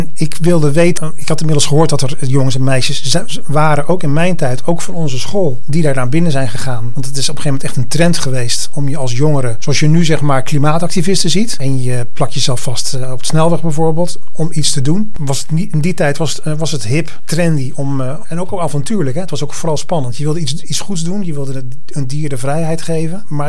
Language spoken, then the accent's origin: Dutch; Ede, Gelderland, Netherlands; En dat komt omdat ik kom uit Ede.